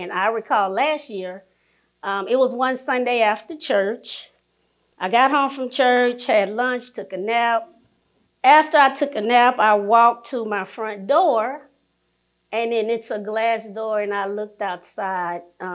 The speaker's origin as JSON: {"language": "English", "town": "Baton Rouge", "region": "Louisiana", "country": "United States", "moved": "as an adult", "lives_now": "Houston, United States", "said": "My dad is actually a Baptist pastor, and I am from Baton Rouge, Louisiana. So I moved to Houston in November of 2003 for a job in the aerospace industry at NASA."}